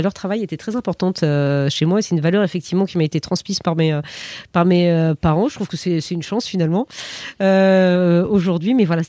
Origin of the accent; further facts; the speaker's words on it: Périgueux, Nouvelle-Aquitaine, France; j'ai grandi en province, à Périgueux, en Dordogne, j'ai un frère